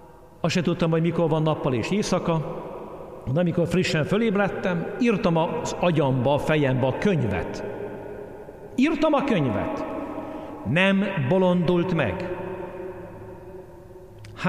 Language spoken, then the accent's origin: Hungarian; Gödöllő, Pest, Hungary; Én Gödöllőn nőttem fel